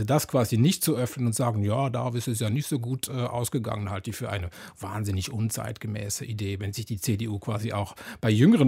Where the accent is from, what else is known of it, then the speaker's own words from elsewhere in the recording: Switzerland; now in Germany; Ich bin Schweizer Staatsbürger, kann ich wählen hier in Deutschland.